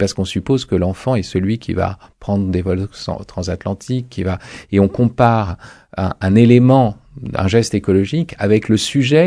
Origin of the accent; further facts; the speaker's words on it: France; Moi, je suis français.